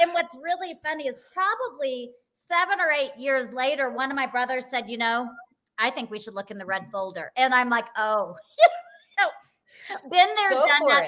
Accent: Texas, United States; I'm from Texas. Sweet, sweet Southern Baptist family.

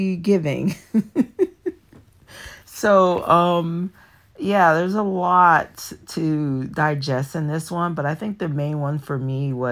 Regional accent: Connecticut, United States; accent: Connecticut; I don't know if I kind of have an eclectic accent, I think, I don't think I maintain my accent of origin, which is Connecticut.

